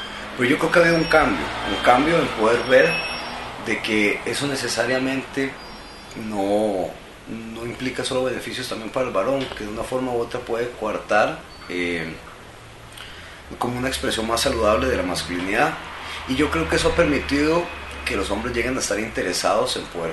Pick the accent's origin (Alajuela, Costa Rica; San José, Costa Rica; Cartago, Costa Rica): Alajuela, Costa Rica; incluso en mi ciudad natal, en Alajuela